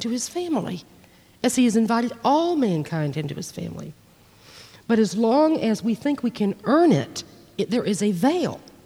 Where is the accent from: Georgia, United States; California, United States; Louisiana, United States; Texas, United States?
Georgia, United States; Atlanta; also born or lived in Miami, United States; I grew up in a family, a large family in Atlanta, Georgia. I was born in Miami, and at about six, we moved to Georgia, and I'm the second of six children.